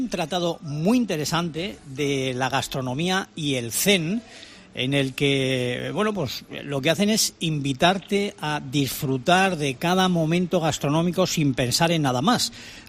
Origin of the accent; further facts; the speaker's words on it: Basque Country, Spain; No porque sea el guipuzcoano de mi tierra